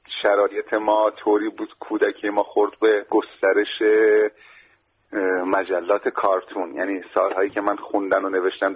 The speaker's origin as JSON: {"language": "Persian", "town": "Zanjan", "region": "Zanjan Province", "country": "Iran", "said": "من زنجانی هستم."}